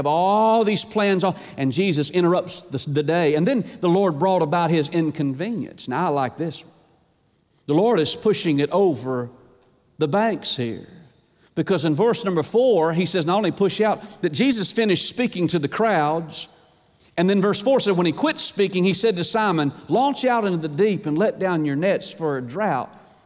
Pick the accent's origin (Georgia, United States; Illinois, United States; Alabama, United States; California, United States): Georgia, United States; Atlanta; I grew up in Atlanta, going to Georgia Tech.